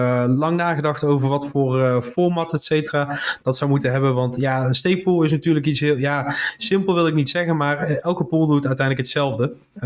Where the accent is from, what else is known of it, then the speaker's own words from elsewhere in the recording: Netherlands; Nou ja, kijk, ik kom uit Nederland.